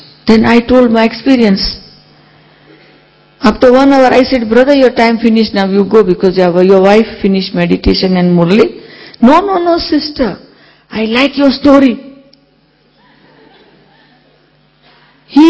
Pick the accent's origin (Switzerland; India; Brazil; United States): India; Gujarat; I am from India. I am from Gujarat.